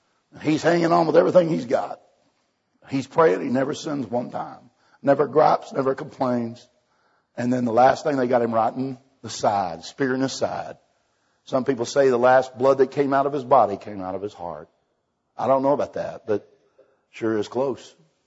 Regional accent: Texas, United States; now in Alabama, United States; Back where I live in Alabama now. But I'm from Texas, and that's what we call it over here, too.

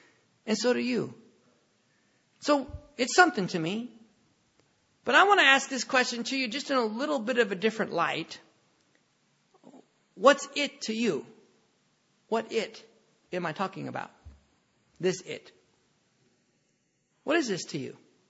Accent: United States; Well, I'm an American.

